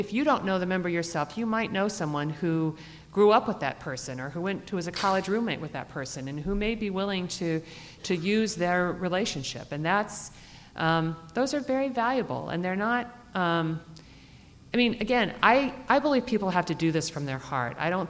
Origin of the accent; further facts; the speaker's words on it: Omaha, Nebraska, United States; I grew up in Omaha, Nebraska as a Lutheran, and we went to Sunday school every Sunday.